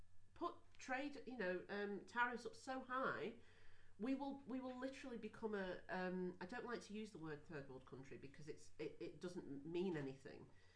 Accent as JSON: {"language": "English", "country": "United Kingdom", "said": "I love, you know, I'm British, but I am also European."}